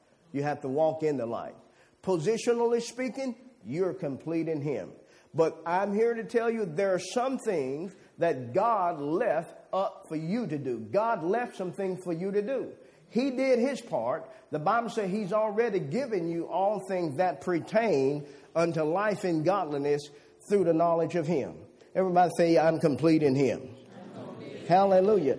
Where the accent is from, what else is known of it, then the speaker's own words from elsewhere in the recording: Louisiana, United States; I'm a southerner from Louisiana. You can tell that.